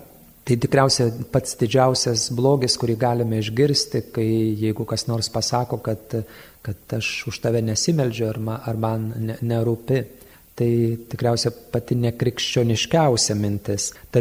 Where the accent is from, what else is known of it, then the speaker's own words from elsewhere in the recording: Samogitia, Lithuania; ypač aš kaip žemaitis